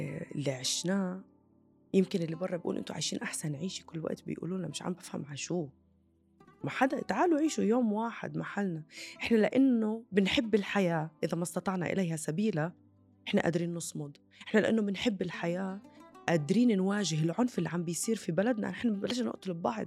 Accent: Nazareth, Northern District, Israel; أنا فلسطينية انولدت بهاي المنطقة الجغرافية.

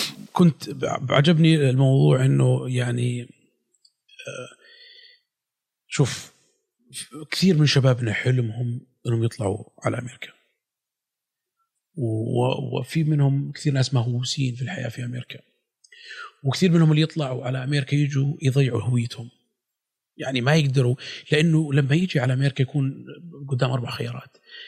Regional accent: Saudi Arabia; accent: Bedouin; البدويه اللي يعني لهجتي اللي اتعلمتها بالفيصليه لهجتي هذه حتى ما يقولوا بابا ولا يقولوا دادي يقولوا يوبا

